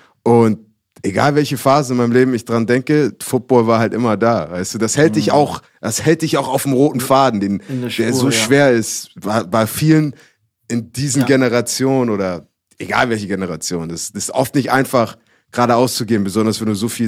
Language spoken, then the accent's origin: German; Hamburg, Germany; Ich bin mit meiner Mom in Hamburg aufgewachsen.